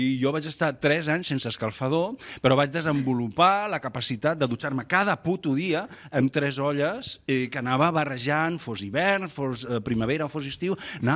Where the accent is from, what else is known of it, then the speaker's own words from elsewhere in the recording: Catalonia, Spain; a mi em sap molt de greu, com a bon català, deure diners, no?